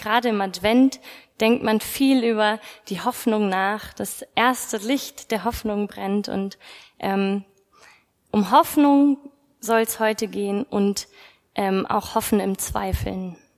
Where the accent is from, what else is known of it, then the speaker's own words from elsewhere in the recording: Bavaria, Germany; bin 29 Jahre alt und ursprünglich komme ich aus Bayern. Das hört man nicht, aber manchmal doch.